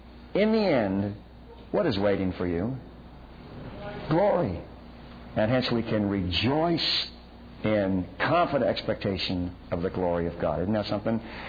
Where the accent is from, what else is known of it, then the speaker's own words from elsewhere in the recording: the South, United States; I'm a Southerner, I reckon it, maybe it's so type thing.